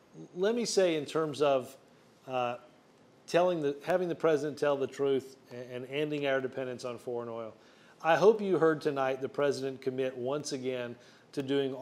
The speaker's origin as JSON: {"language": "English", "region": "Alabama", "country": "United States", "tie": "born or raised there", "said": "I was raised in Alabama."}